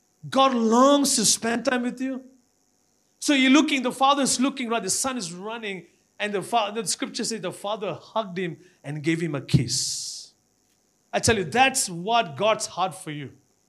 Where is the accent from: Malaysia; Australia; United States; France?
Malaysia; No, I'm from Malaysia.